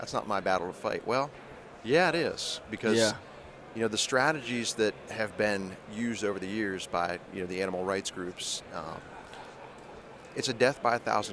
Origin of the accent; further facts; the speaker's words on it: Ohio, United States; Grew up in Northeast Ohio.